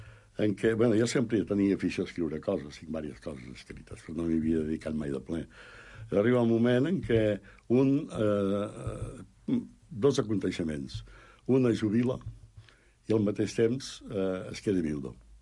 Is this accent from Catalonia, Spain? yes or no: yes; Sant Ramon, Catalonia, Spain; Jo soc doble, jo dic que soc doblement de poble, soc de la Segarra, de Sant Ramon, abans es deia la Manresana, ara es diu Sant Ramon, i soc del poble nou. O sigui, tinc l'avantatge de ser de poble per partida doble.